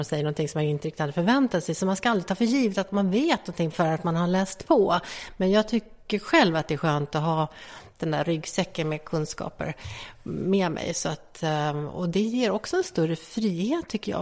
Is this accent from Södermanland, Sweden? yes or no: no; Stockholm, Stockholm County, Sweden; Ja, jag började med Mellanhöjden. Och sen Fruängen, och sen så pendlar, kan man säga, mellan dem. Eftersom jag bodde med min farmor och farfar och pappa.